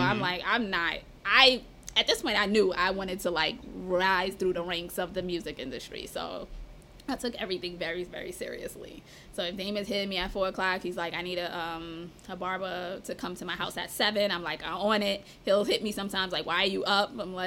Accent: Harlem, New York, United States; But once he found out I was from 1189 and he found out I was from Harlem, that was it for him. Because him is like, Harlem sticks together.

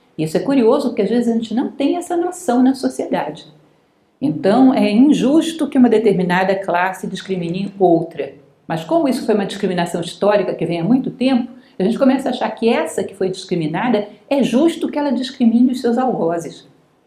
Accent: Guará, Federal District, Brazil; Ou seja, você é da Asa Norte, eu sou do Guará, já é suficiente para que a gente se discrimine.

